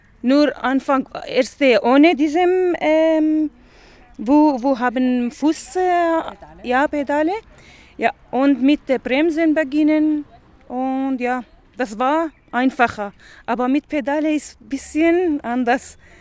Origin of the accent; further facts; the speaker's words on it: Syria; German is a second language; now in Vöcklabruck, Austria; ich komme aus Syrien. Ich bin 36 Jahre alt und ich bin seit 2015 in Vöcklabruck, ja, und auch in Österreich.